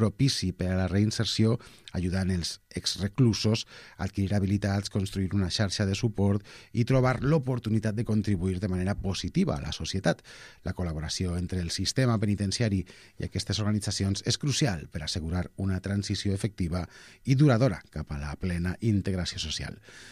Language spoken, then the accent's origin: Catalan; Barcelona, Catalonia, Spain; som del barri de Sants, tots